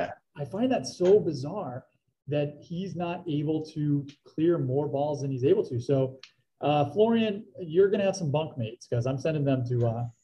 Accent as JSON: {"language": "English", "country": "United States", "said": "And as an American, I hate it when I have to have evidence to prove my point."}